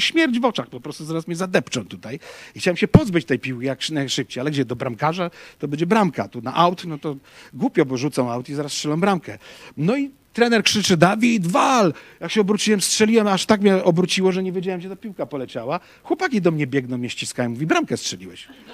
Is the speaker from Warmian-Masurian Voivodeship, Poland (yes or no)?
no; Łódź, Łódź Voivodeship, Poland; ja byłem w Orze Łódź, bo ja z Łodzi pochodzę